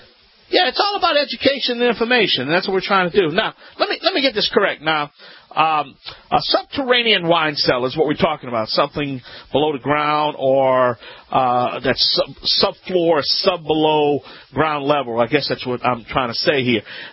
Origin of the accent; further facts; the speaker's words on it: Louisiana, United States; I'm Cajun. You know, we wine drinkers.